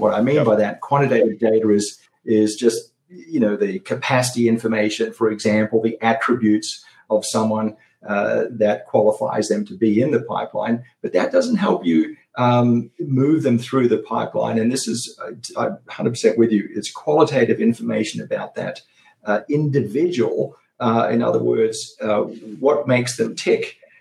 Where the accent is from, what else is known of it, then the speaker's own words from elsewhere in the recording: Australia; Background is I grew up in Australia, went to university there